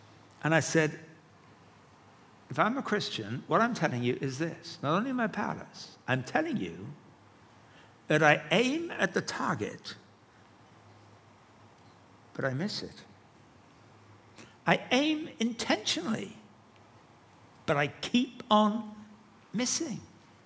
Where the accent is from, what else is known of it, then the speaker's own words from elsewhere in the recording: England, United Kingdom; You know I come from England. That may or may not be a good thing. You know I'm a Christian.